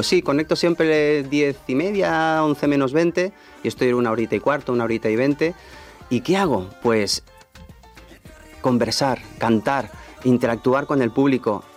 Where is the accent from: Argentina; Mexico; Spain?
Spain; Castilla-La Mancha; tiene otro acento que le he metido más como extremeño mío, y manchego que soy, y catalán